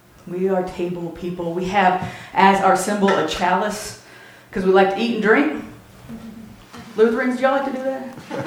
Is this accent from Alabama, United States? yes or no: yes; Birmingham, Alabama, United States; So I come from the South, and I come from Birmingham, Alabama, and I'm surrounded by storytellers.